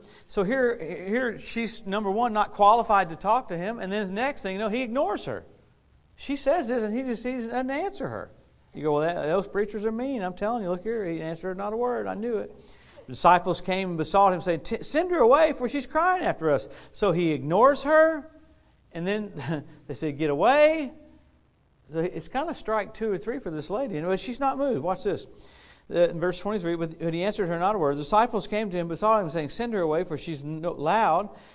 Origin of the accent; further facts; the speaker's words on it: Louisiana, United States; I grew up in Louisiana, which is scary how families there are fighting over a little piece of land.